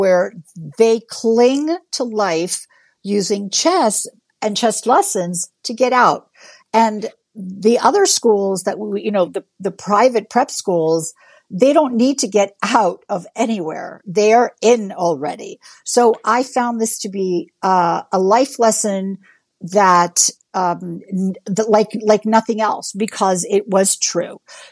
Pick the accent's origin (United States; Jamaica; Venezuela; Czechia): Venezuela; English is a second language; moved away; not only did they not speak English, of which I can relate because I'm from Venezuela. When I came here, I didn't speak English either